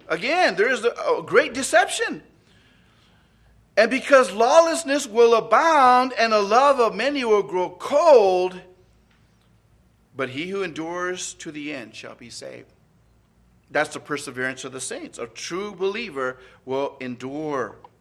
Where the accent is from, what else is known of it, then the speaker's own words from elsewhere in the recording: California, United States; born there; and I was born in California, you know, praise the Lord, I enjoy the weather there